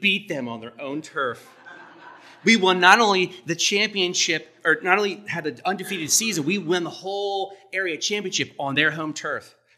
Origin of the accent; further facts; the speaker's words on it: Boyertown, Pennsylvania, United States; I remember in high school, you know, I grew up in Boyertown, okay? Don't hold that against me.